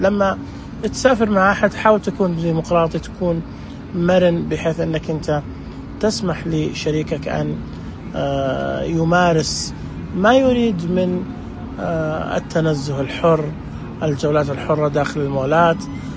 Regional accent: Saudi Arabia; عندنا في مكة مثلا تجد أنه الباصات موجودة لكن لا تغطي كامل المدينة.

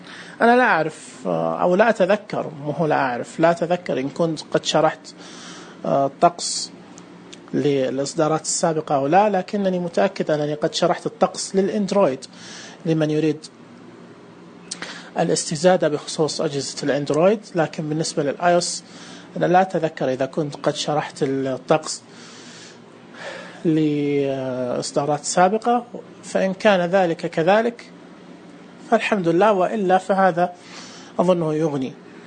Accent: Jeddah, Makkah Province, Saudi Arabia; يعني عندنا في جدة الساعة 1 PM حتكون شمس.

